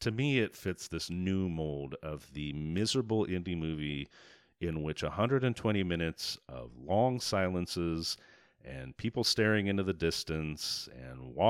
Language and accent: English; Sacramento, California, United States; it's scheduled to open in my hometown of Sacramento at the Tower Theater next Friday, March 6th.